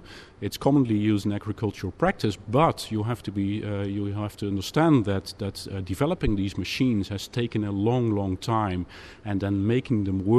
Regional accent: Netherlands; Well, I'm from the Netherlands, where we have a lot of greenhouse industry

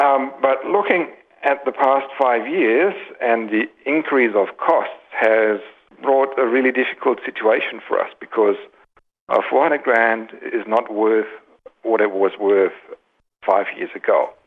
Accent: Germany; accent: German; English is a second language; And you know me, I've got my German accent and I'm multilingual.

